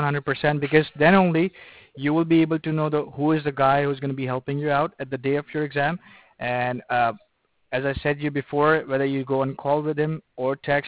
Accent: Sri Lanka; English is a second language; moved away as an adult; now in United States; I'm not from Middle East, neither from India. I'm from Sri Lanka, you know. I just had a brought up, you know, in Sri Lanka, but I migrated to U.S. Probably 7 years ago.

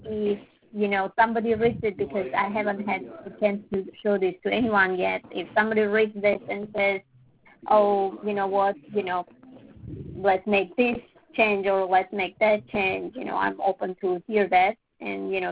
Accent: Armenia

